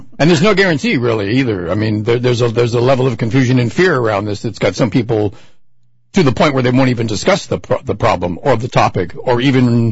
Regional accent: California, United States; Of course, I'm from California, where our state burns down every winter

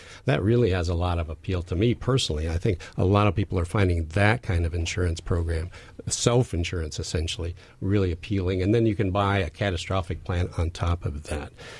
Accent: Washington, United States; I was born and raised in Central Washington. This is where my business is. This is where I've raised my family. And I intend to stay here. This is my home.

